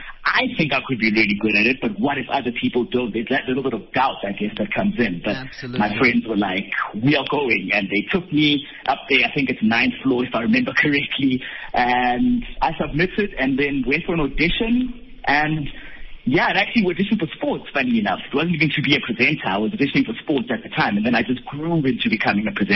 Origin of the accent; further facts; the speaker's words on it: Bethlehem, Free State, South Africa; I grew up in Bethlehem, in the Free State. It's a very small town. Not a lot of people know about it. I think the main highlight is just that it's really cold.